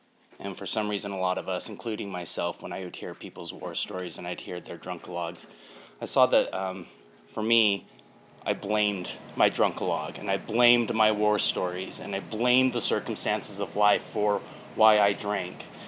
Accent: Utah, United States; also born or lived in Seoul, South Korea; I was born in Seoul, South Korea, left in a basket at a police station, adopted by white Mormons in Utah

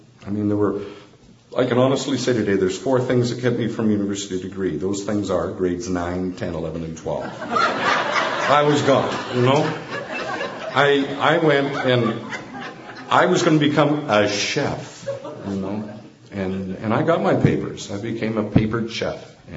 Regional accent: London, Ontario, Canada; I'll never forget walking down the main street of my hometown, London, Ontario.

